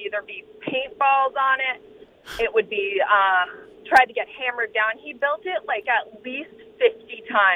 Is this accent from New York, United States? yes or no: no; Massachusetts, United States; I'm from the Cape. So I live in like mid Cape Brewster area.